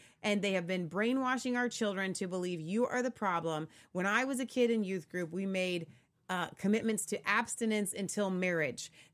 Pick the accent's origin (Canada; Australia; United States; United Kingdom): United States; Cincinnati, Ohio; we're from Cincinnati and the big thing is, you know, the Pittsburgh Steelers versus the Bengals.